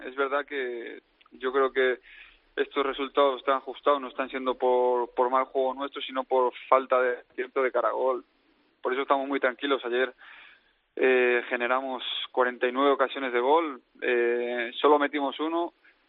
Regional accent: Spain

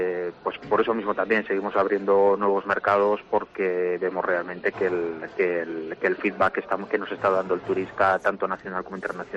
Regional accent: Valencian Community, Spain; nuestra manera de ser, nuestra idiosincrasia como valencianos, que recibimos con los brazos abiertos

